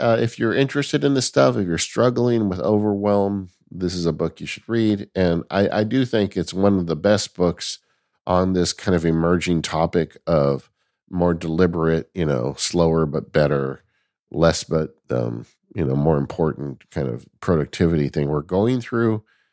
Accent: the West, United States; I can tell you, growing up in the West, you know, we would go out to ghost towns when I was a kid.

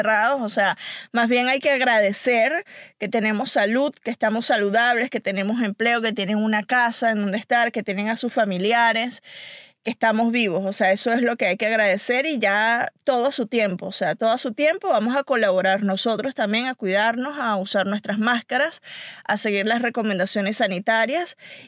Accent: Venezuela; Yo soy venezolana.

